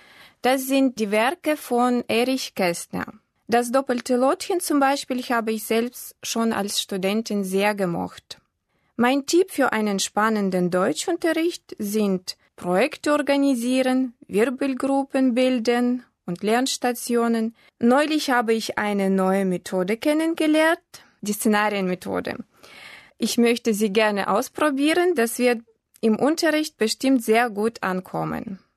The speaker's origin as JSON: {"language": "German", "town": "Omsk", "region": "Omsk Oblast", "country": "Russia", "second_language": "German", "said": "Ich komme aus Omsk, einer sibirischen Stadt in Russland. Geboren bin ich im Jahr 1976."}